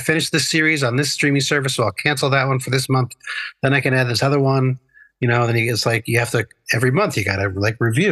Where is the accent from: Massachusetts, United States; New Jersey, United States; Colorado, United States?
New Jersey, United States; Yes, number one, I have to because I grew up in New Jersey.